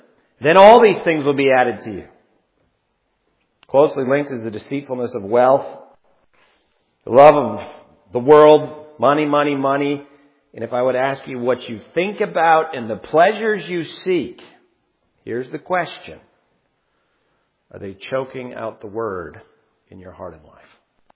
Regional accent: Ontario, Canada; Where I grew up in Ontario, Canada

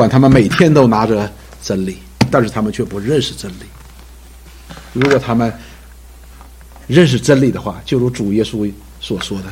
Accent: China; 实际作为我们中国人来说，我不知道现在年轻人怎么看

